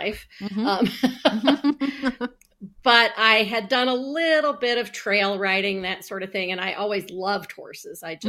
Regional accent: Colorado, United States; I was born and raised in Colorado.

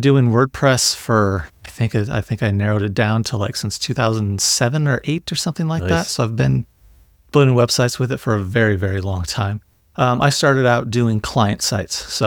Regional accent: United States; let me reevaluate this thing as an American

